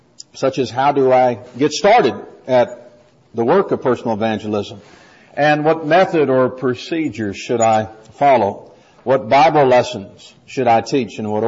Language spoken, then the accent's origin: English; Bowling Green, Kentucky, United States; I grew up in Bowling Green, Kentucky, and that's where my mother still lives.